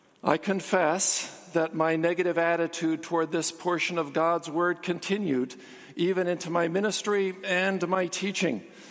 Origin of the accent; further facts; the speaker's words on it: Los Angeles, California, United States; Growing up in Los Angeles in the 1960s and 70s, I was exposed to a great deal of preaching about the end of the world.